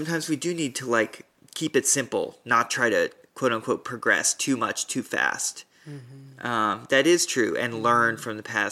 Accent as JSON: {"language": "English", "region": "the South", "country": "United States", "tie": "born or raised there", "said": "as a white, Southern, straight man growing up in the South, like I understand what it's like to feel boxed in by certain things and feeling like you can't move."}